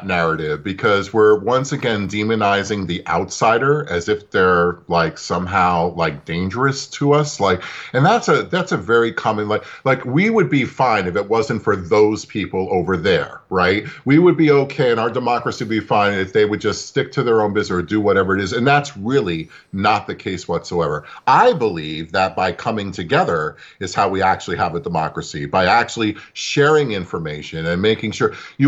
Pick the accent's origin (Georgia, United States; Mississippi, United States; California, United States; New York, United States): New York, United States; Brooklyn; born there; I was born in Brooklyn myself.